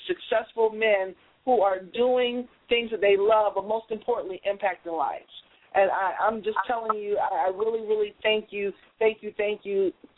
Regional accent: Jamaica; I'm Jamaican.

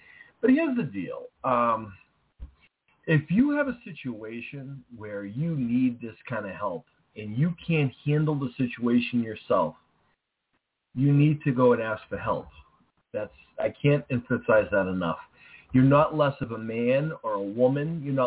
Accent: New England, United States; I'm from the New England area, and Utah is about probably the middle to the end of my country.

